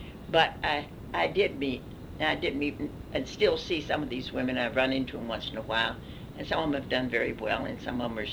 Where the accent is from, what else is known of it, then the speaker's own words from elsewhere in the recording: the South, United States; certainly in my growing up in the South, we were never to be nasty to black people.